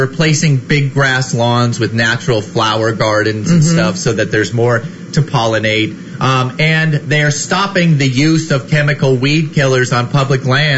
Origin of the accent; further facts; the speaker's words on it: California, United States; I grew up in Southern California, so drought? Meh.